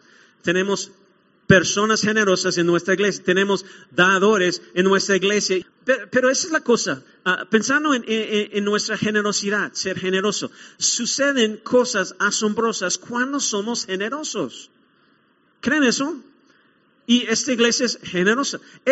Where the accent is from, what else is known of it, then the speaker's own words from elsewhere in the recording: United States; Y nosotros tenemos un día, los americanos tenemos un día festivo que siempre celebramos como americanos, Thanksgiving, Acción de Gracias.